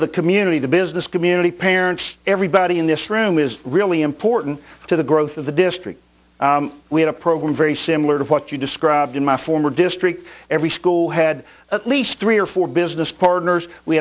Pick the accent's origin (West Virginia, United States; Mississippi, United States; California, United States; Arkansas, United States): West Virginia, United States; South Charleston; moved away as an adult; also born or lived in Florida; I'm honored to be here tonight. I'm from South Charleston, West Virginia, born and raised there. I went to college locally, came to Florida because my parents moved down there, and I lived there for 38 years.